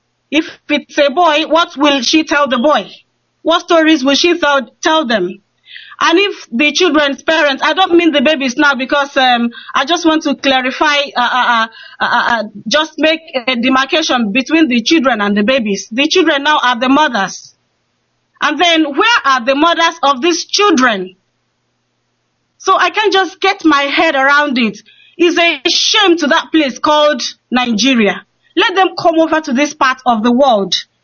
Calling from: Cork, Munster, Ireland; I'm calling from Cork.

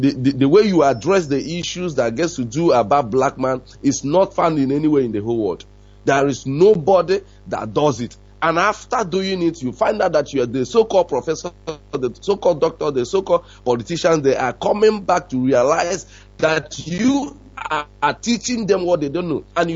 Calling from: Lagos, Nigeria; I am calling you from Lagos.

